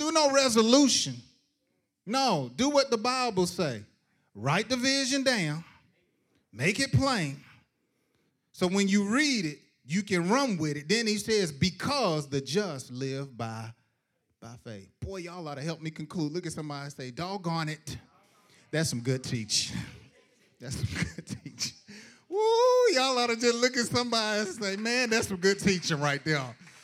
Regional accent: Missouri, United States; born there; Now, I was literally born in Missouri. So when I say I'm from Missouri, I'm telling the truth. I was born in Missouri.

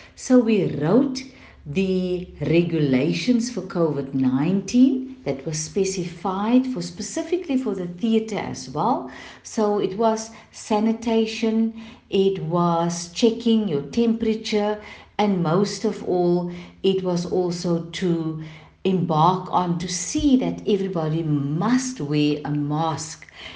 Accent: Wellington, Western Cape, South Africa; As a child, I can still remember my mother from Wellington, because I'm from Wellington, a rural town, a little bit, so 2 hours from Cape Town.

